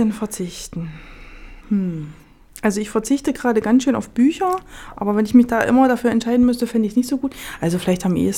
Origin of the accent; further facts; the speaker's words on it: Elsterwerda, Brandenburg, Germany; born there; Oh, im ganz südlichen Brandenburg. Elsterwerda heißt das, kennt eigentlich keiner, außer vom Umsteigen nach Berlin.